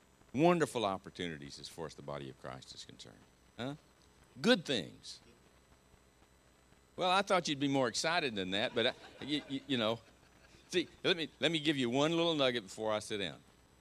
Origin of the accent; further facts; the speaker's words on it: Marked Tree, Arkansas, United States; moved away as an adult; Now, I'm from Mark Tree, Arkansas. Yeah, that's the usual response I get when I say Mark Tree, Arkansas, okay?